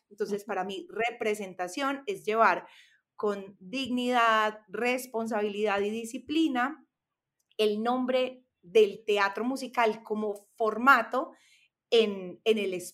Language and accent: Spanish; Colombia; nuestra realidad como artistas latinos, porque me atrevería a decir, Martín, y creo que podemos afirmarlo los tres, que las oportunidades para los artistas latinos y puntualmente en nuestro país, en Colombia, no son las mismas